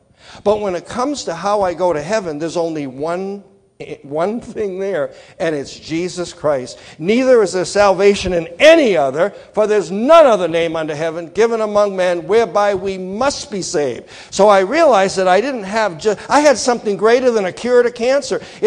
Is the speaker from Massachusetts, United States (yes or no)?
yes; Massachusetts, United States; I'm from Massachusetts, we parked the car up there, and Boston area, you'll probably notice that as I speak.